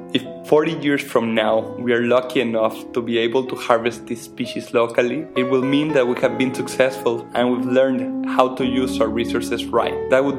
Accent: Puerto Peñasco, Sonora, Mexico; from Puerto Peñasco, Sonora. That's in Mexico, just next to the Gulf of California.

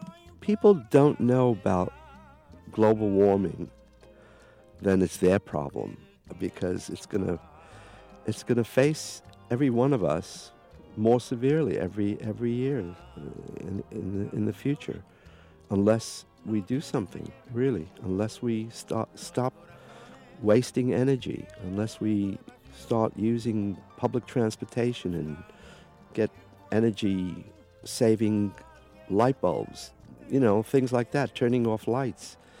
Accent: England, United Kingdom; I come from England, and this band I've heard of for quite a long time.

